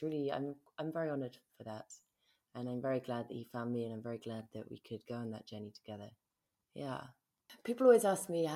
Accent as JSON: {"language": "English", "region": "London", "country": "United Kingdom", "tie": "born or raised there", "said": "growing up in London helped"}